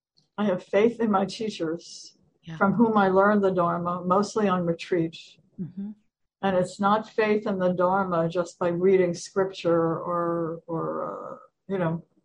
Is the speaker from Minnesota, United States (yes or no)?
no; New York, United States; Being a New Yorker, that's very important to me.